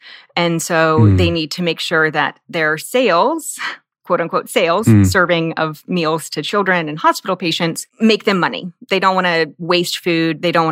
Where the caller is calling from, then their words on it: Kansas City, Missouri, United States; And I'm calling in from Kansas City